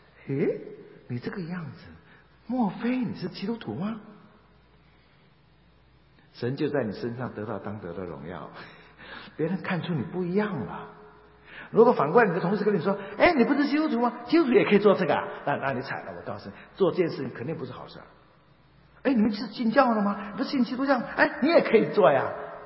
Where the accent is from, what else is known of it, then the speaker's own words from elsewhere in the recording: China; 如果照犹太人的禁忌，很多东西不能吃叫不洁净的话，我们中国人活不下去了。不能吃的都是我们中国人特爱吃的。